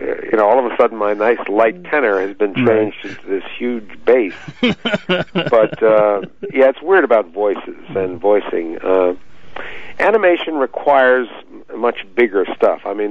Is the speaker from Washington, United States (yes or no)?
no; Brooklyn, New York, United States; No, I grew up in Brooklyn.